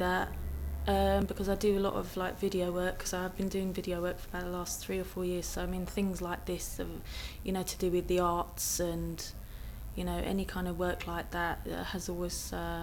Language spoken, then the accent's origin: English; Harlesden, London, United Kingdom; I'm from London. I was born in Harlesden. And as I was growing up, there were quite a few like shootings and yardy activity, that kind of thing. So I've seen the bad side of London, the inner city side of London.